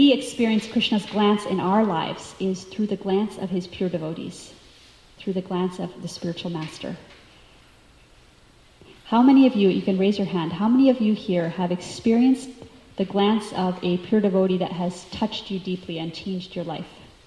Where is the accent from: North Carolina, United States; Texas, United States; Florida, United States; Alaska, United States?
North Carolina, United States; I grew up in North Carolina, and there was like a few spirit of my spiritual inspirations that would come regularly.